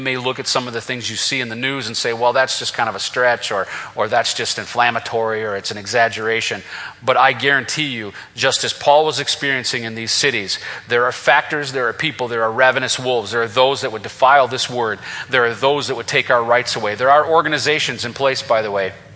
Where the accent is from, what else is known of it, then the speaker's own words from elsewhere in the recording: United States; I love America. I'm an American patriot. I'm standing here in front of the American flag.